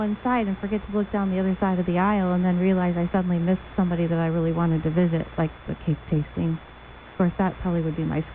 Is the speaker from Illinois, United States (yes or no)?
yes; Illinois, United States; I grew up in Illinois, Taste of Chicago